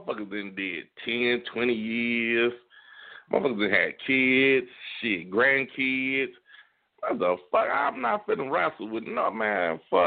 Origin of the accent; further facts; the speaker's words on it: Ivanhoe, California, United States; also born or lived in Concord; I was born in Concord and grew up in Ivanhoe.